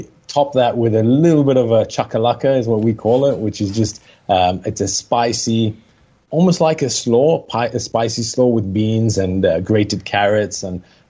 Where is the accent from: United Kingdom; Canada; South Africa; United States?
South Africa; I'm actually from South Africa.